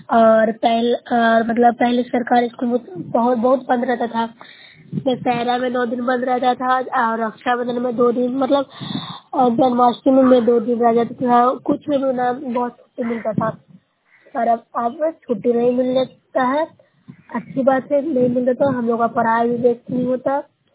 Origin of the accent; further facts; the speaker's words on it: Bihar, India; मैं न्यूसराय ब्लॉक से हूँ, जिला नालंदा के निवासी हूँ।